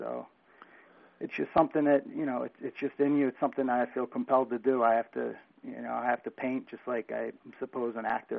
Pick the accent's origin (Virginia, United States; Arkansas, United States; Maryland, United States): Maryland, United States; Baltimore; born there; also born or lived in North Jersey / New York; Well, I was born in Baltimore, and I spent a lot of my time in the Baltimore metropolitan area and then also in North Jersey and New York.